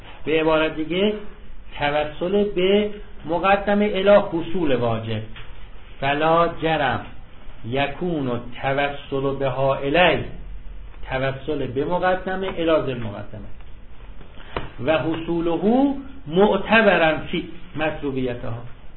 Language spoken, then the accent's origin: Persian; Iran; میشناسن ما ایرانی هستیم